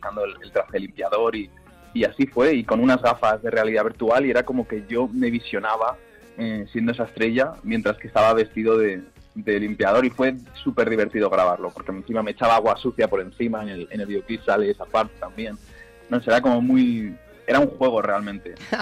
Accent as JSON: {"language": "Spanish", "town": "Villavaliente", "region": "Castilla-La Mancha", "country": "Spain", "tie": "born or raised there", "said": "yo con 4 años ya estaba en mi pueblo, en Villavaliente, en Albacete."}